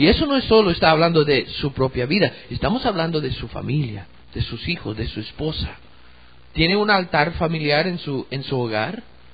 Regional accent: United States; now in Guatemala; yo sé que soy norteamericano, soy gringo, pero yo tengo 17 años de vivir en Guatemala.

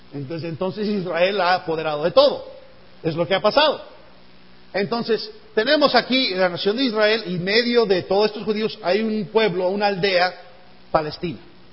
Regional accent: Mexico; also born or lived in United States / Honduras; Nací en los Estados Unidos, pero a la edad de 4 años yo me fui para México y fui criado en México. Después de estudiar en los Estados Unidos, regresé a México como misionero por 5 años. Y después de estar en México, fui a Honduras por 17 años.

